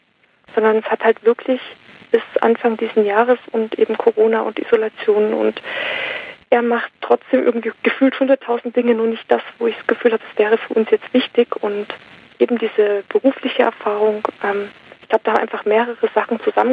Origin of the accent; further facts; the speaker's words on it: Saxony, Germany; born there; ich bin in Sachsen geboren